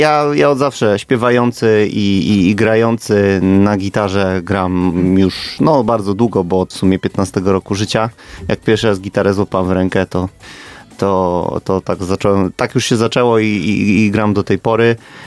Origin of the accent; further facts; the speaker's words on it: Gdynia, Pomeranian Voivodeship, Poland; Ja jestem rodowitym gdynianinem